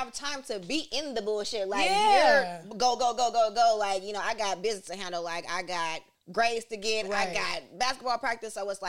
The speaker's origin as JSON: {"language": "English", "town": "Stockton", "region": "California", "country": "United States", "tie": "born or raised there", "said": "So, like, growing up in Stockton, you know, it was either you in the sports and you're doing this, or it's like you outside and like that gang banging type environment"}